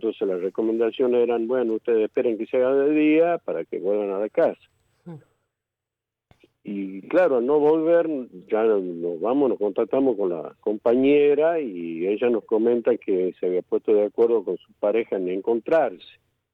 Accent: Tucumán, Argentina; La muestra más contundente de la vergüenza que nos tiene que dar como tucumano.

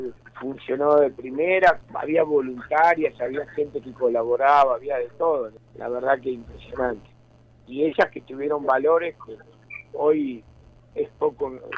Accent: La Plata, Buenos Aires Province, Argentina; Soy platense, estuve con el Regimiento 7 de La Plata y siempre viví en La Plata.

